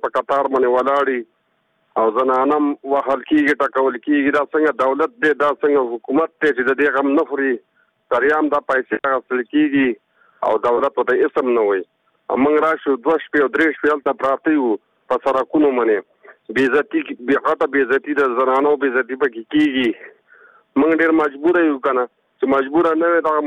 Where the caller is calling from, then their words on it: Kunar, Afghanistan; خبرې کوم د کونړ ولایت نه